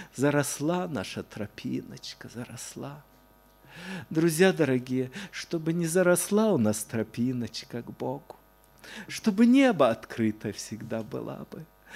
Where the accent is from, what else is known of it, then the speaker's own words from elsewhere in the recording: Omsk Oblast, Russia; Я вырос в Омской области